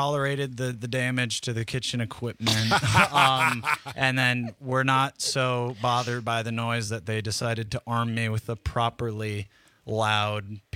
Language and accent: English; Whitefish Bay, Wisconsin, United States; Whitefish Bay suburb up there. So, yeah, that's where I'm from. Grew up my whole life there.